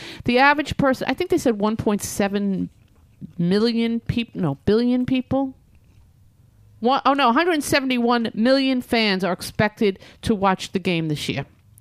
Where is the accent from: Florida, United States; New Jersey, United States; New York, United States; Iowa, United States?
New York, United States; I hope the Giants win. I'm a New Yorker.